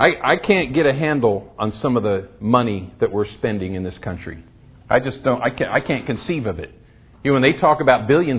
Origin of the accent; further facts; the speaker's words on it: Arizona, United States; I know Lindell doesn't believe me, but I grew up in Arizona.